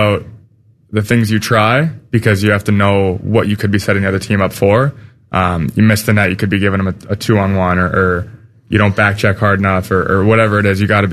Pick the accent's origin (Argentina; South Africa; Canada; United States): Canada; Obviously, as a Canadian, it sucks to see.